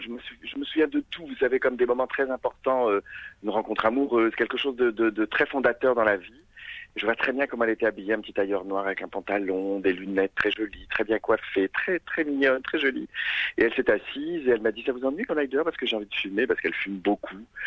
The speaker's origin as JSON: {"language": "French", "region": "Brittany", "country": "France", "tie": "born there", "said": "toute la nuit, là où je suis né en Bretagne"}